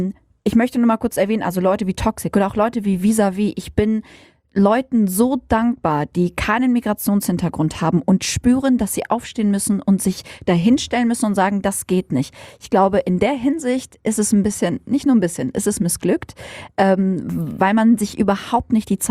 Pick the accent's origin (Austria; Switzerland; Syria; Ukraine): Syria; now in Germany; ich bin nicht deutsch, ich komme aus Syrien, aber ich bin Teil der deutschen Gesellschaft.